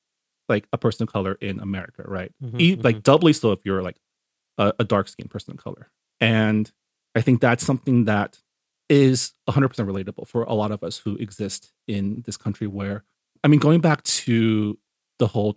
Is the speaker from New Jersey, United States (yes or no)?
no; California, United States; I grew up here in the San Gabriel Valley, where up until even through college, my schools were always 40 to 50% Asian.